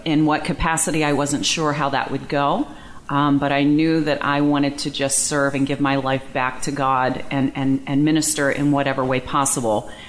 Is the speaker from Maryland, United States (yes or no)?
yes; Baltimore, Maryland, United States; moved away as an adult; So I grew up in Baltimore, Maryland, and I lived in Baltimore until I was about 29, and that's when my family and I moved to Connecticut.